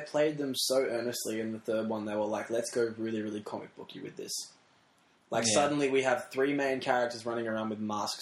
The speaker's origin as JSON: {"language": "English", "town": "Perth", "region": "Western Australia", "country": "Australia", "said": "I'm from Perth, where Heath Ledger's from, and kind of gets around, and my driving instructor was Heath Ledger's stepdad."}